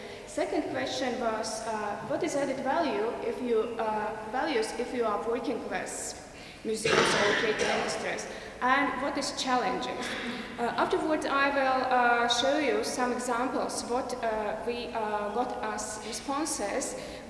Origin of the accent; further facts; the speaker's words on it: Latvia; I'm from Latvia